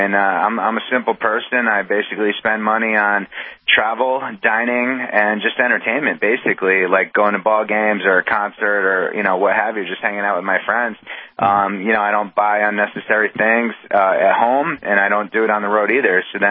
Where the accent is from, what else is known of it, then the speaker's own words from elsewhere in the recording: New England, United States; now in New York City, United States; Well, I'm a New England guy. I mean, I live in New York City. I grew up in New England, so I love taking road trips.